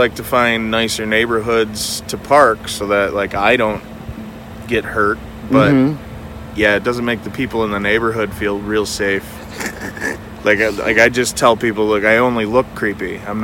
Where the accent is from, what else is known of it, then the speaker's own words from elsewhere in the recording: Appleton, Wisconsin, United States; Appleton, Wisconsin.